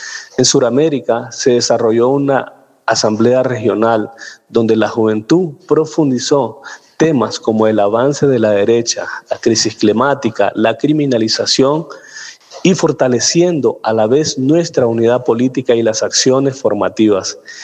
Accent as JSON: {"language": "Spanish", "country": "Honduras", "said": "de Honduras"}